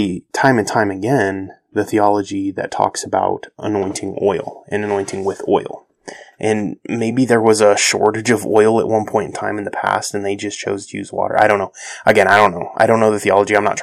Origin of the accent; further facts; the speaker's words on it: United States; even the way I'm pronouncing it isn't correct because I'm American and I can't speak that language.